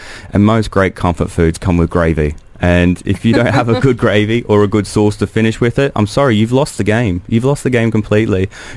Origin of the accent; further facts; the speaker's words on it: Brisbane, Queensland, Australia; accent: Brisbane; also born or lived in London; Like, usually when I'm very happy, I'm quite Londoner. When I get upset, I think that's when the Brisbane comes out of me.